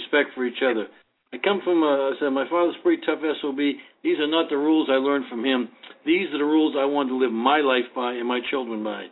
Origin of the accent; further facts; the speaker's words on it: East Coast, United States; growing up on the East Coast, we didn't have a car. We had nothing.